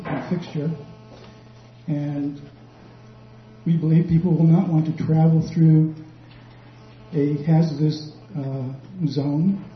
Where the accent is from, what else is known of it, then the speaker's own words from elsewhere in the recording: Rockland, Maine, United States; now in Searsport, United States; I grew up in Rockland and have lived in Maine my whole life.